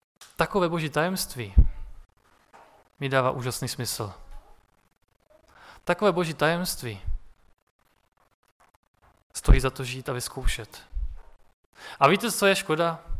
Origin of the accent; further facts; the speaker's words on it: Štramberk, Moravian-Silesian Region, Czechia; jako když jsem byl ještě menší, vyrůstal jsem na Štramberku